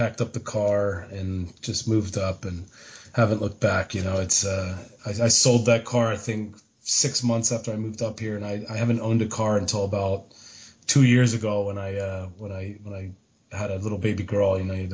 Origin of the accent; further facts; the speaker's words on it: Philadelphia, Pennsylvania, United States; now in Boston, United States; I grew up in Philadelphia, but I've been living in Boston for the past 13 years and haven't looked back.